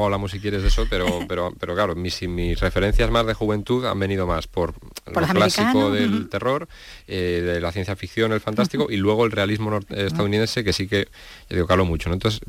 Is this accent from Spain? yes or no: yes; Barco de Valdeorras, Galicia, Spain; yo efectivamente, yo soy gallego interior, de un pueblo de Orense que se llama Barcarrás.